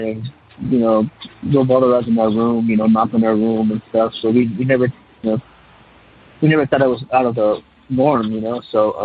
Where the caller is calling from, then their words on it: California, United States; I'm from California. … I just got into your podcast, so I decided to give you a call.